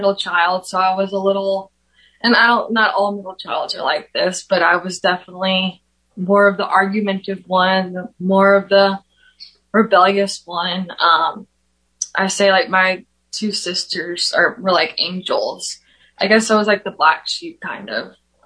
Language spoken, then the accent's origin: English; Mandeville, Louisiana, United States; I grew up in Louisiana, a small town right outside of New Orleans, Mandeville, Louisiana.